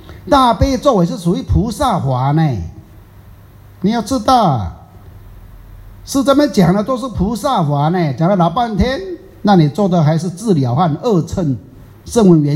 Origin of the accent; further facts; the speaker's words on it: Taiwan; 我们台湾人讲，那学什么的嘛？